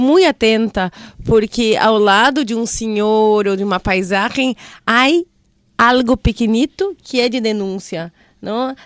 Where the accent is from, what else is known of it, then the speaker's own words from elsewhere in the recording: Brazil; Spanish is a second language; Claro, es que yo soy de Brasil, ¿no?